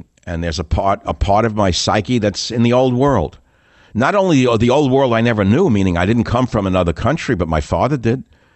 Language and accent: English; United States; Because I, as an American, a white boy, in an all-black village